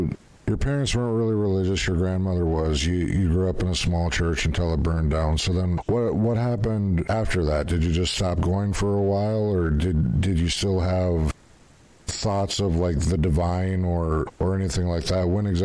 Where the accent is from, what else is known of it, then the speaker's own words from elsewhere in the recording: Rochester, United States; because the church I grew up in Rochester, it was this little tiny church, and it was the type of church where like everybody knew everybody.